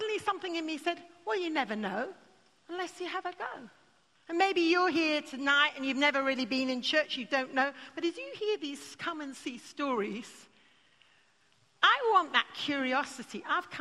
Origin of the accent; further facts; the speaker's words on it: United Kingdom; I thought, oh, well, I just better be polite. I'm British.